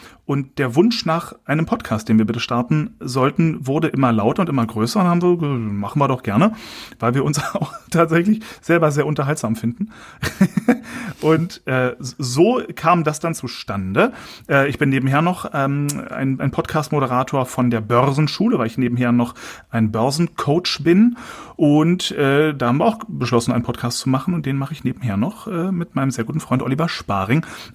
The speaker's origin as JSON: {"language": "German", "region": "Berlin", "country": "Germany", "lives_now": "Vienna, Austria", "said": "Ich komme aus Berlin, wohne aber mittlerweile in Wien, bin also ein sogenannter Berwiner."}